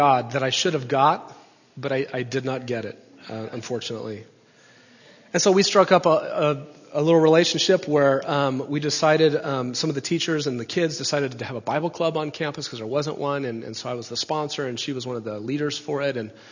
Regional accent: Nebraska, United States; moved away as an adult; I was born and raised in Nebraska, and then I moved to Southern California, which was a little bit of a culture shock, to say the least.

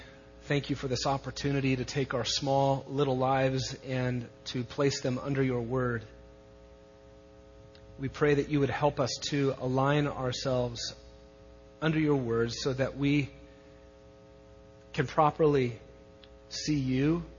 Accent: Scotts Bluff, Nebraska, United States; but they did in my hometown of Scotts Bluff, Nebraska.

